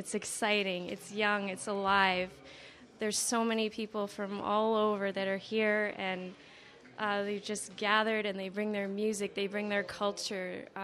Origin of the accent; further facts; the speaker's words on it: Vancouver, British Columbia, Canada; I'm from Vancouver, BC.